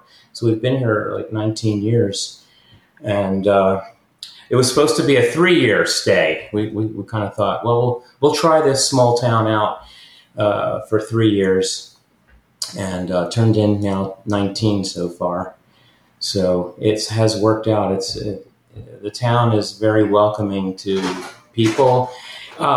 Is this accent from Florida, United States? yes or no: yes; Florida, United States; moved away as an adult; now in Santa Fe, United States; And so I grew up in Florida, went to college in Florida, graduate school in Florida.